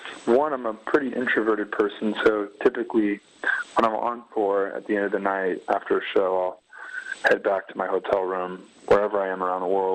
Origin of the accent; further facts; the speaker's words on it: Las Vegas, Nevada, United States; You know, I'm from Vegas, so it was good for me to get out a little bit and see the mountains and stuff and clear my head.